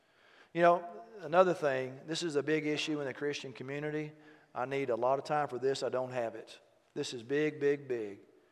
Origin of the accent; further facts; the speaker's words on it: Euless, Texas, United States; I said, well, I grew up in Euless.